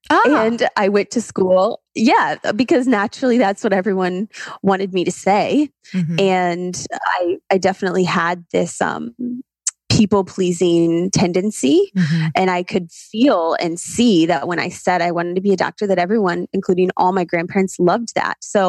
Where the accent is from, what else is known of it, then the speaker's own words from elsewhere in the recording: Ohio, United States; I am originally from Ohio. Yes.